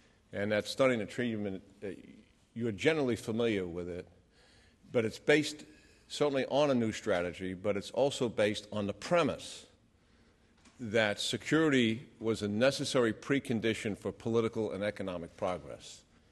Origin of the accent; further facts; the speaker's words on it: New York City, New York, United States; now in Washington, D.C., United States; It's always great to be back in my hometown, New York City. I don't need much excuse to come here. I love this place, even though I spent most of my adult life in other places. But it always has been home, even though I don't live here. I live in Washington, D.C.